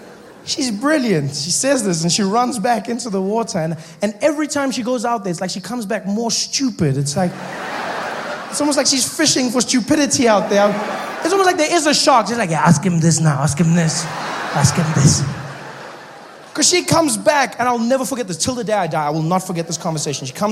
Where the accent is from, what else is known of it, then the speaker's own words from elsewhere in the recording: South Africa; I'm from South Africa.